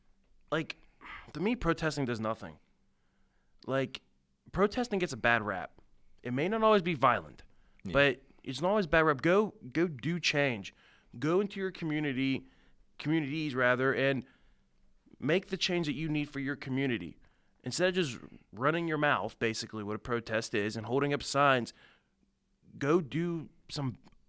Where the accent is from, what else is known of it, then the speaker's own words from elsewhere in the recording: Pittsburgh, Pennsylvania, United States; Yeah, I'm from the Pittsburgh area.